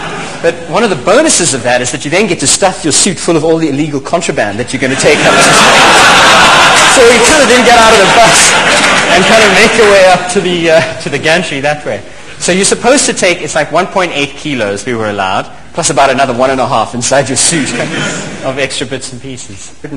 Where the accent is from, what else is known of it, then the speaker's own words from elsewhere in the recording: South Africa; No, I wanted to do it as a South African citizen. I could have flown either as British or as South African. I'm dual citizenship, but I wanted to do it as a South African.